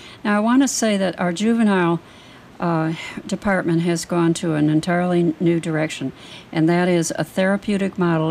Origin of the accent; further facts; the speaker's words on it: California, United States; I come from Orange County, where we always have a real valued attitude towards what we're doing